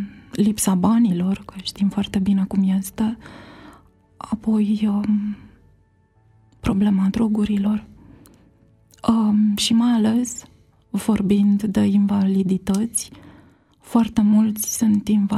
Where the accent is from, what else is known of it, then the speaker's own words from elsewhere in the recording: Bucharest, Romania; born there; M-am născut în București, în urmă cu ceva vreme.